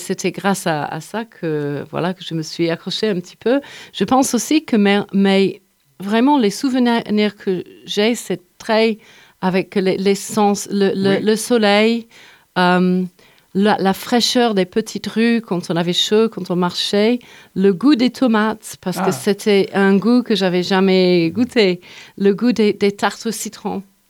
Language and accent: French; Yorkshire and the Humber, United Kingdom; moved away as an adult; now in Montpellier, France; j'ai passé plus de ma vie ici qu'en Angleterre maintenant. Parce que ça fait plus de 30 ans que je vis là et que je suis partie de Yorkshire à 18 ans.